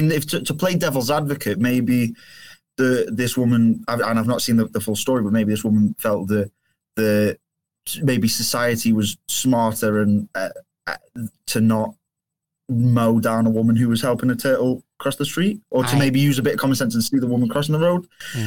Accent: Liverpool, North West England, United Kingdom; journalism student from the UK, but I mean, I'm a practicing journalist. I'm from Liverpool originally, but I'm currently on a year abroad at the University of Oklahoma. So this is my first time in the US

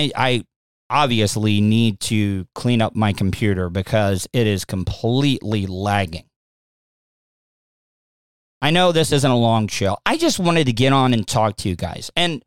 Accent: De Leon Springs, Florida, United States; Well, I was a very lonely child growing up in De Leon Springs. Closest neighbor was like 4 or 5 miles away.

